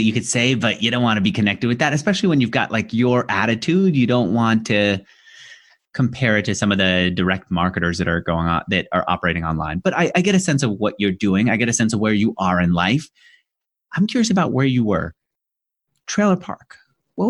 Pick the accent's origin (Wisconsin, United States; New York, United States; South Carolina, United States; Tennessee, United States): New York, United States; I grew up in New York. I've talked about this a lot, where there's a sense of structure, of hierarchy